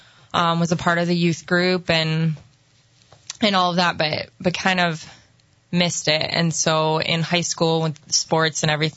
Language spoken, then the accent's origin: English; Kalamazoo, Michigan, United States; I grew up in the Kalamazoo area, going to Catholic Church.